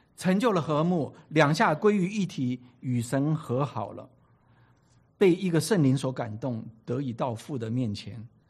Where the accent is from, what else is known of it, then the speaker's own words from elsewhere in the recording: Taiwan; also born or lived in Jiangsu, China; now in United States; 我是江苏人啊，我在台湾长大，然后我又来美国